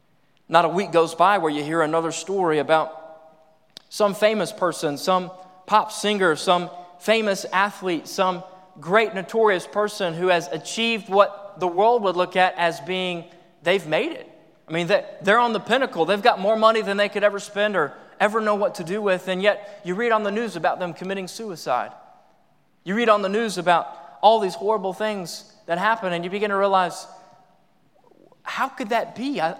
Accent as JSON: {"language": "English", "town": "Knoxville", "region": "Tennessee", "country": "United States", "tie": "born or raised there", "said": "I'm from Knoxville, Tennessee, and so don't hold it against me, but I'm a Tennessee fan, okay? I know I grew up in the cult of Tennessee sports, all right?"}